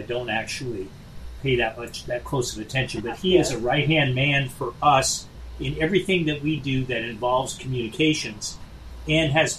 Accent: San Mateo, California, United States; I'm a California kid. I grew up in San Mateo in Northern California, and I came here to Southern California to go to college.

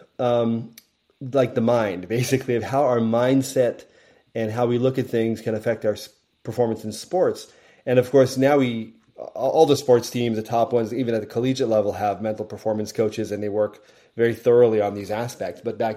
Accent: Columbus, Ohio, United States; born there; also born or lived in San Francisco Bay Area, United States; Well, I was born in Ohio. In Columbus. My parents were both Buckeyes, and we moved around a lot.

